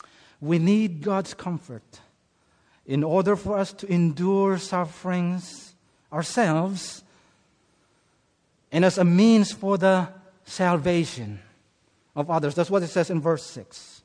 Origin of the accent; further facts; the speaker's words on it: Philippines; English is a second language; I grew up in the Philippines.